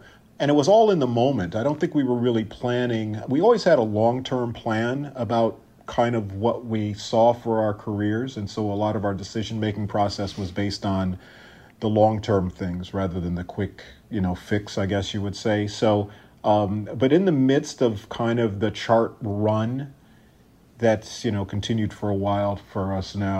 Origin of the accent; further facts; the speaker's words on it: Midwest, United States; I think the environment we grew up in the Midwest, definitely, it was two things.